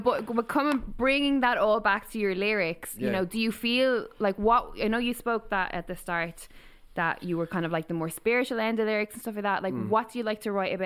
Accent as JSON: {"language": "English", "town": "Waterford", "region": "Munster", "country": "Ireland", "said": "I'm from Waterford. Although people say we don't really have an accent in there."}